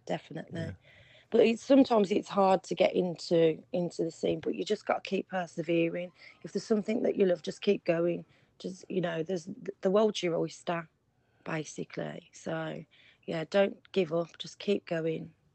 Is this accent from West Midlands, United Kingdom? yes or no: yes; Birmingham, West Midlands, United Kingdom; No, I'm actually from Birmingham.